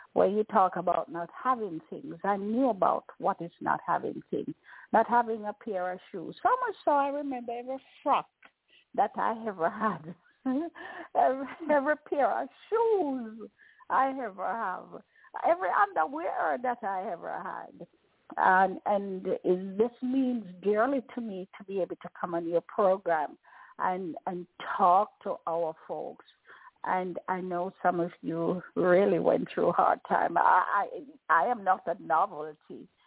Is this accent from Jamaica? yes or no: yes; Jamaica; speak to us as Jamaican and us as people of the world